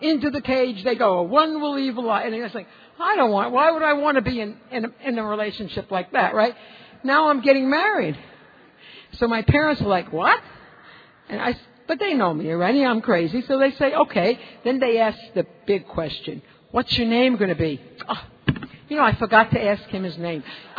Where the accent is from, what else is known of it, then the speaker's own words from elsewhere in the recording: Brooklyn, New York, United States; I'm from Brooklyn.